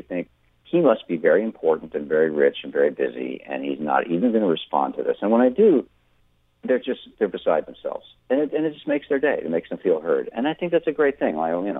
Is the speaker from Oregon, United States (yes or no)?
no; Tulsa, Oklahoma, United States; We later moved to Tulsa, which was at the time their version of a big city. And so I was raised in Tulsa after that, went to high school there, and a lot of family that still lives there.